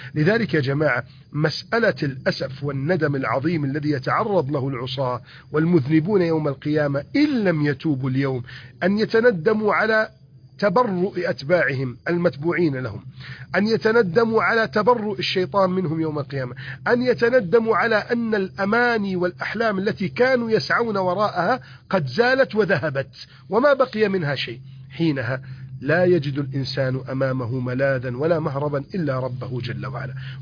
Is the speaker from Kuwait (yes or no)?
no; Egypt; احفظ بلدنا مصر من كيد الكائدين